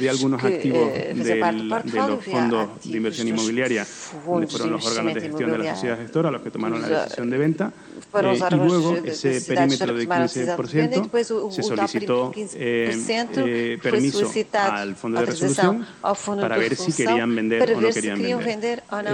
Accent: Spain; soy español, o sea, soy licenciado en Derecho en España.

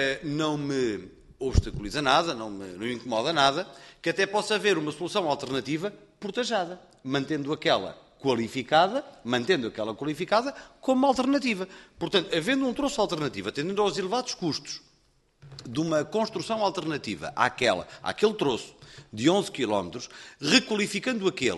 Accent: Penacova, Centro, Portugal; porque sou de lá, sou de Penacova, não é?

